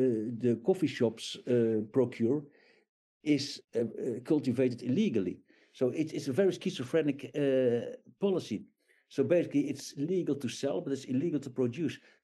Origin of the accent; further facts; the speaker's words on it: Netherlands; moved away; Yeah, I mean, I am from the Netherlands. I moved out there 30 years ago.